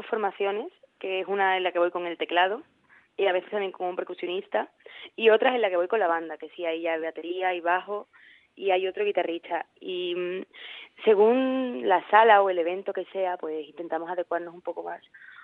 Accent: Seville, Andalusia, Spain; Sí, yo soy de Sevilla.

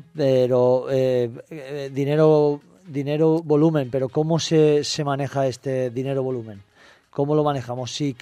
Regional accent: Paiporta, Valencian Community, Spain; Yo estaba apuntado a una comisión fallera en Paiporta, yo soy de Paiporta, y mis padres me apuntaron a esa falla

